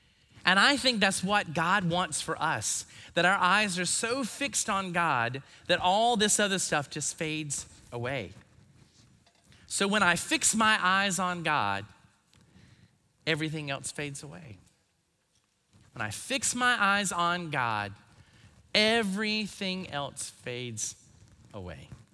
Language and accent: English; North Carolina, United States; Now, I don't know about you, but I grew up in North Carolina and we did not use the word haughty very much.